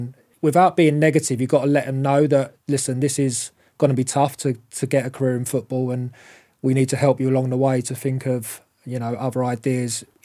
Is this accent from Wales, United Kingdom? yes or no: no; Harlow, East of England, United Kingdom; And I'm from Harlow Town and they're from, like, Enfield and Tottenham and the surrounding area.